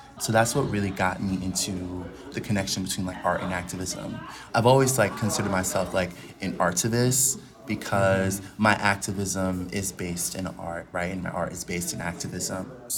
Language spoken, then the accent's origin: English; Florida, United States; To all my amazing artists and activists down south, because I'm from Florida